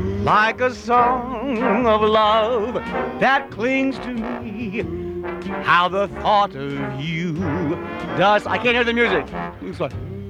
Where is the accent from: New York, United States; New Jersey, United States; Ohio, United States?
Ohio, United States; Cincinnati; Yeah, right. Born and raised in Western Hills. That's real streetwise.